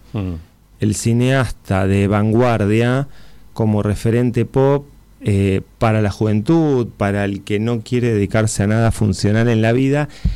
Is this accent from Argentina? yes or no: yes; Argentina; porque soy argentino y orgulloso y feliz de tener una historia tan grande